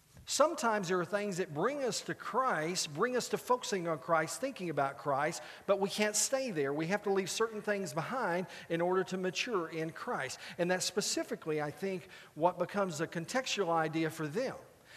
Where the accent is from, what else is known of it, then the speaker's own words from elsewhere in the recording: Burkburnett, Texas, United States; Occasionally, I'll go back to my hometown where I grew up. Now, we've lived away from Burke Burnett for so long that I have the experience of going home